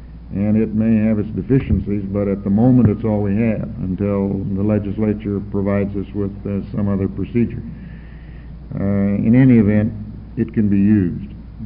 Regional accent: Roseburg, Oregon, United States; I am a lawyer from Roseburg, Oregon. I've been there 25 years.

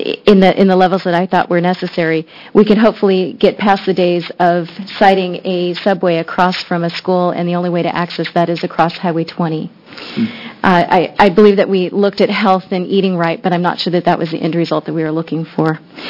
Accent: Bend, Oregon, United States; also born or lived in Salem; I'm a fourth-generation Oregonian. I was born here in Salem, but I was raised outside of Bend.

